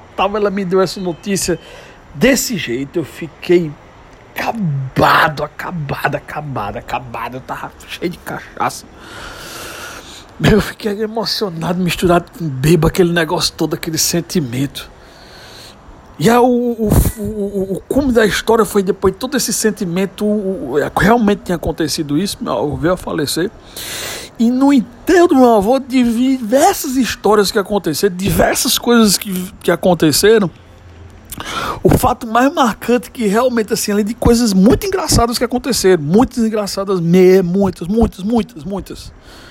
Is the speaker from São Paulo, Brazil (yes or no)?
no; Currais Novos, Rio Grande do Norte, Brazil; born there; eu tava em Currais Novos, onde eu nasci, mês de julho, mês de junho.